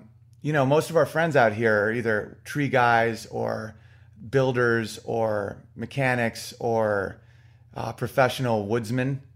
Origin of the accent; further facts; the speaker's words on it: Oswego, New York, United States; I love my hometown of Oswego, New York. I wouldn't trade it for the world.